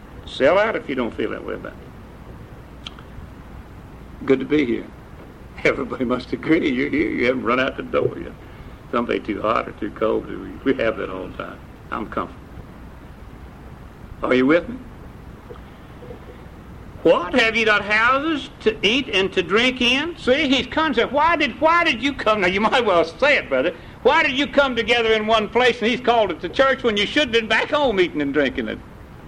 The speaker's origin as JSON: {"language": "English", "region": "West Virginia", "country": "United States", "tie": "born or raised there", "said": "I was born and reared in West Virginia, and we was under the ground, the tunnel, 1,000 foot straight down"}